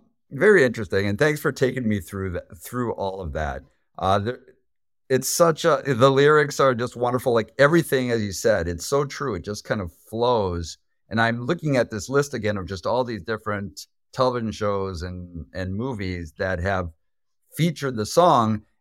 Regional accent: United States; as an American, is that a phrase that's a common phrase in the UK?

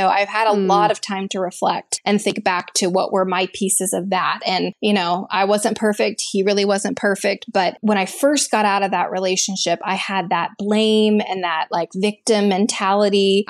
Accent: Texas, United States; also born or lived in Boston; But, you know, growing up in Texas, people get married really young.

